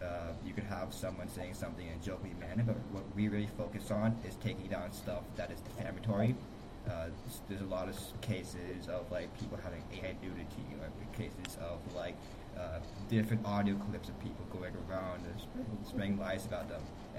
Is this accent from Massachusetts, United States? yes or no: yes; Lexington, Massachusetts, United States; now in Madison, United States; I'm originally from Lexington, Massachusetts, which is a suburb of Boston. I have started going to school here in Wisconsin, in Madison area.